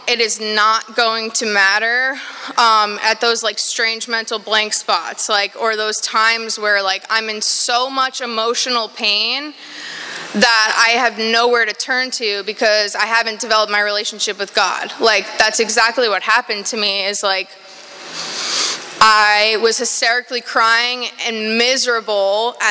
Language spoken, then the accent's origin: English; New York, United States; I grew up in New York.